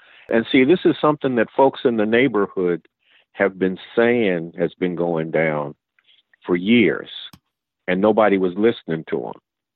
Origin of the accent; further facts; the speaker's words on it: Baltimore, Maryland, United States; I was born and raised in Baltimore and actually grew up only a little bit removed from the neighborhood where much of the activity went down over on Harlem Avenue in the Edmondson Village area over there.